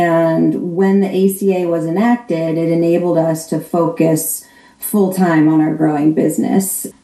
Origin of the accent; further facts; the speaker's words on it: Maine, United States; I grew up in Maine, as did my husband. We returned here to start a family and a business.